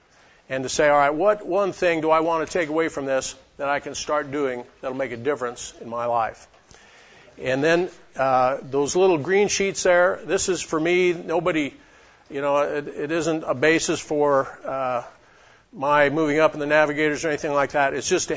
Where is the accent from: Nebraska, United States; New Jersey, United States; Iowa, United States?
Nebraska, United States; Lincoln; from Lincoln, Nebraska, and getting mic adjusted here.